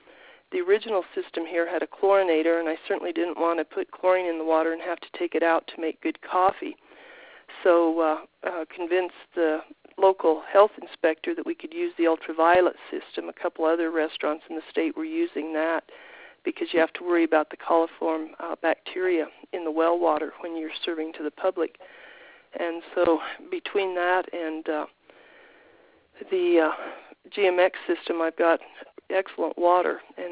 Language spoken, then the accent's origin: English; Creede, Colorado, United States; now in South Fork, United States; I came up to South Fork in October a year ago. I'm originally from Creed, Colorado. I'm a native of the San Luis Valley.